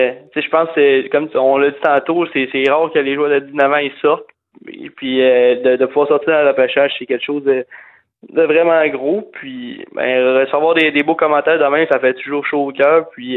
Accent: Quebec, Canada; Puis moi, je viens du Québec

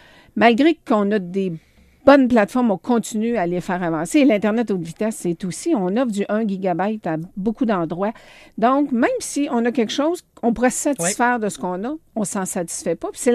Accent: Trois-Rivières, Quebec, Canada

